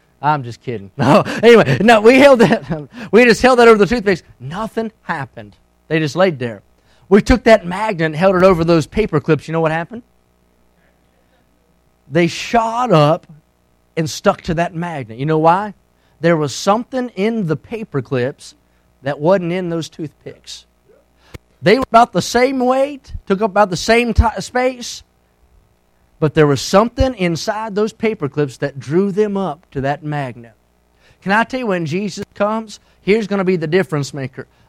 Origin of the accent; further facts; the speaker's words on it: West Virginia, United States; So I got camouflage duct tape because I was from West Virginia.